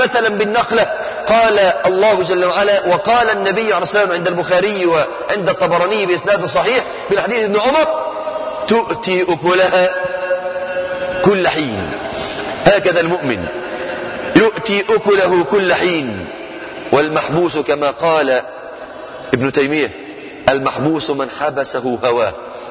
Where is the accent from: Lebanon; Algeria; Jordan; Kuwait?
Kuwait; ما كان يأتي إلى بلدي الكويت إلا شهرا في العام أو أقل من ذلك